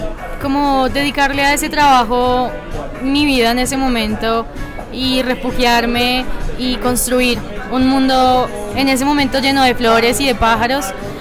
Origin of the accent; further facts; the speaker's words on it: Bello, Antioquia, Colombia; Bueno, yo vengo de Medellín, yo soy de Bello, Antioquia.